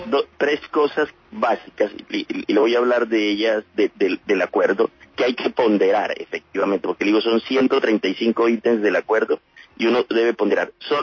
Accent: Pacific region, Colombia; Mire, yo soy un hombre del Pacífico, criado toda la vida en el Pacífico, un hombre de río.

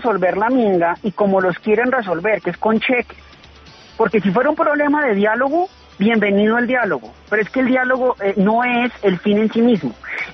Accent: Colombia; Colombianos somos todos

